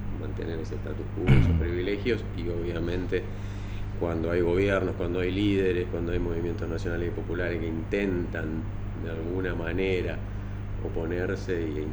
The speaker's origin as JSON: {"language": "Spanish", "town": "Puerto Iguazú", "region": "Misiones", "country": "Argentina", "tie": "born or raised there", "said": "Yo soy de Puerto Iguazú, entonces mi infancia, bueno, esta triple frontera, sí. Esta historia cultural de los tres países estaba muy mezclada"}